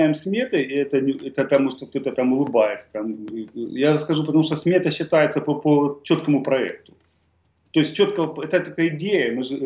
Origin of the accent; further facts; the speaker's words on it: Donbas, Ukraine; Да я сам же из Донбасса.